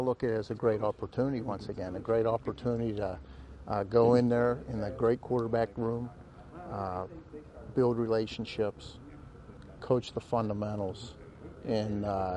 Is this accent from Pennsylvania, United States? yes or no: yes; Indiana, Pennsylvania, United States; We're both from Indiana. We both went to Indiana, Pennsylvania. He's from Homer City. I'm from Indiana.